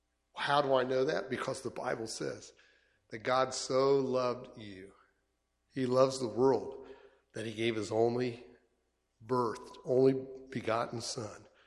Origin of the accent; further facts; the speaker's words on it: United States; I grew up in America, and I grew up in a home that celebrated Christmas.